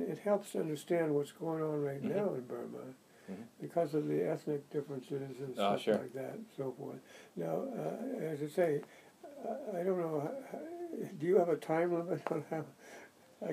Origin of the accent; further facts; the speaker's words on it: Massachusetts, United States; I was born in Boston and grew up north of Boston.